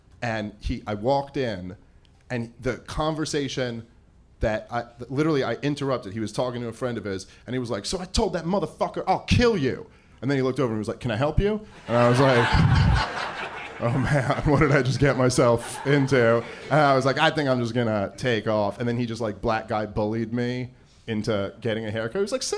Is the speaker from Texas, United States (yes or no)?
no; Brooklyn, New York, United States; I grew up in Brooklyn. There's every race of culture.